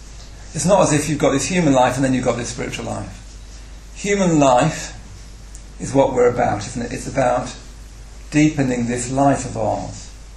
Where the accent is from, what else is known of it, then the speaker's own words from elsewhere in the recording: West Midlands, United Kingdom; I come from the West Midlands. Nobody does anything spiritual there.